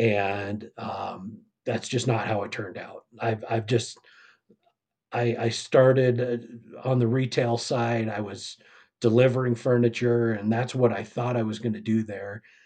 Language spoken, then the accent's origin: English; Nevada, United States; also born or lived in Idaho / Arizona; now in Colorado, United States; Well, so I'm actually from Northern Idaho. I was born up there and then kind of raised in Nevada and Arizona. Moved to Colorado in 94.